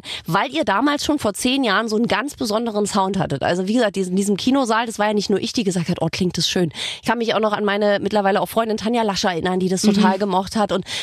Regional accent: Berlin, Germany; Und als geborene Berlinerin, weißt du, wenn ich dann über den Kudamm tanze

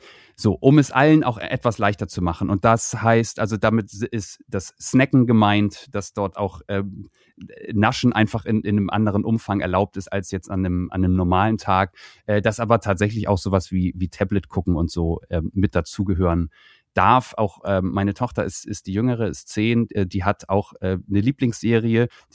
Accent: Kiel, Schleswig-Holstein, Germany; sind in Kiel, das ist meine Heimatstadt, dort leben wir

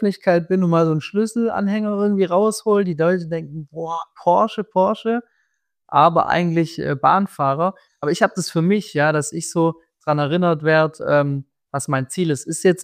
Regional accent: Baden-Württemberg, Germany; Ich komme ja gebürtig aus dem Schwabenland. Dementsprechend bin ich ein Schwabe

